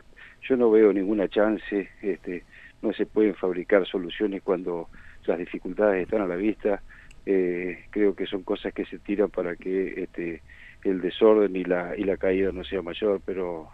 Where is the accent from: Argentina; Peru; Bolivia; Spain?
Argentina; la primera responsabilidad como argentinos es respaldar institucionalmente